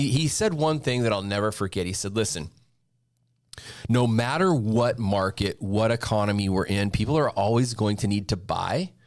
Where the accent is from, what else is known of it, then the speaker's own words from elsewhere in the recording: Snohomish, Washington, United States; also born or lived in Bremerton; I'm 48 years old. I've lived here all my life, born and raised in Snohomish, Washington.